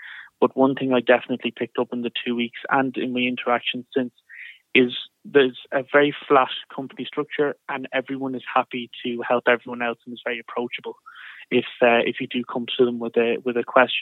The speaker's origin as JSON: {"language": "English", "town": "Drogheda", "region": "County Louth", "country": "Ireland", "said": "I'm from Drogheda, it's commuter country, an awful lot of people spend hours and hours and hours of the day in the car going to Dublin."}